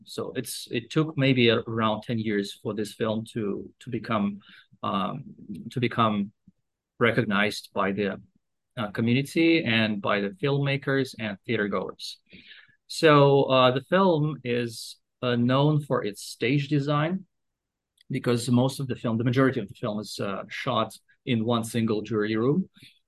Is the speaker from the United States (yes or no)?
no; Hong Kong; I'm from Lingnan University and from Hong Kong.